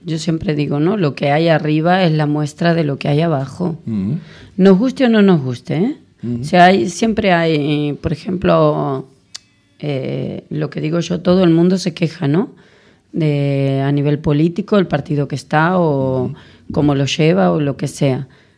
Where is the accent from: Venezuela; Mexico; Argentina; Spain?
Argentina; Nosotras somos argentinas.